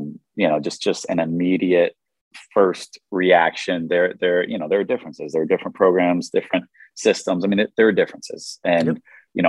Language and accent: English; Raleigh, North Carolina, United States; also born or lived in Miami, Florida; And I'm from Raleigh, North Carolina.